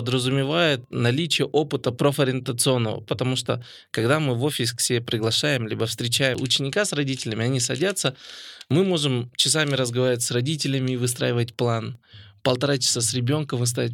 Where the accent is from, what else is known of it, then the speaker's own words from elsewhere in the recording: Pavlodar Region, Kazakhstan; also born or lived in Ekibastuz / Almaty; Я родился в Павлодарской области. Для меня мои родные города, я считаю, для меня это три города. Это Павлодар, Кибастуз и город Алматы. Я учился в общеобразовательной школе